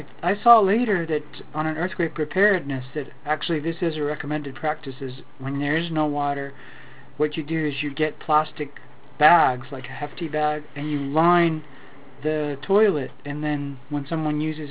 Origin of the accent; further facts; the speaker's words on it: Lebanon; Well, in Lebanon, we lived through a long civil war.